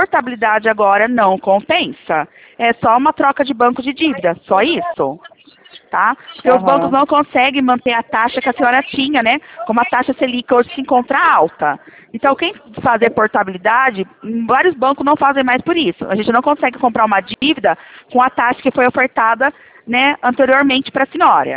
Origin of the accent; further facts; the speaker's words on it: Leme, São Paulo, Brazil; Eu sou aqui do estado de São Paulo, interior Leme.